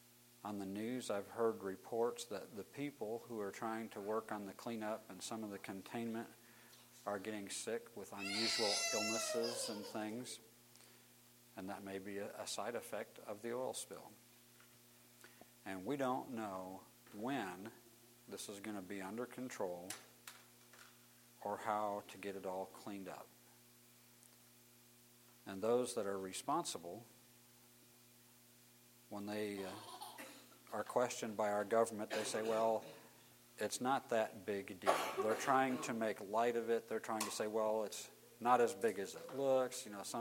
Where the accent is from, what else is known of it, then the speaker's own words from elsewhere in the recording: Wisconsin, United States; also born or lived in Houston, Missouri; now in Springfield, United States; That's my wife, Janine, in the green coat. We're from Springfield, Missouri. Originally, I'm from the Wisconsin area, and my parents moved to Houston, Missouri in 1978.